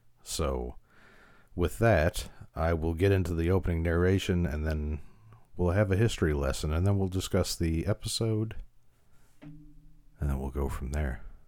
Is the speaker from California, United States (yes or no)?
no; Chicago, Illinois, United States; my father also used to take train trips from Chicago, where I was, my hometown, to see his family in rural Middle Tennessee.